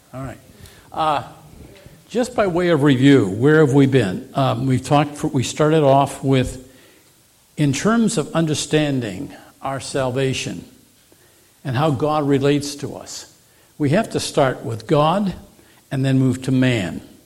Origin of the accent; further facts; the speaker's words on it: Northeast, United States; I tell you, I grew up in the Northeast